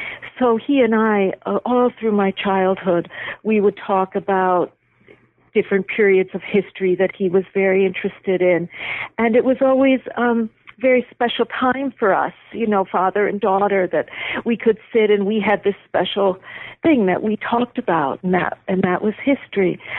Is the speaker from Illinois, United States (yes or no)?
no; Buffalo, New York, United States; One day I was back in my hometown, Buffalo, visiting my parents